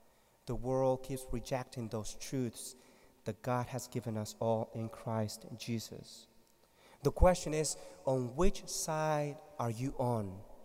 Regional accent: Mexico; English is a second language; I'm from Mexico. I was not made in the cold. I'm not used to this weather.

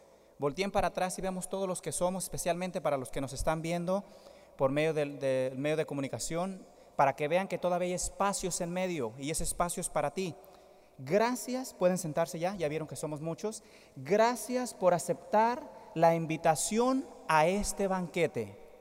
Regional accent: Mexico; así digo yo, pues soy de México

